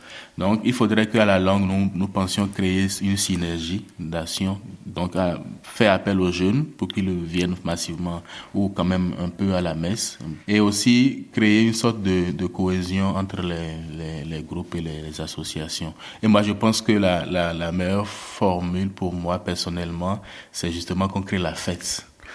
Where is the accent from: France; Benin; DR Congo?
Benin; Chez nous, au Bénin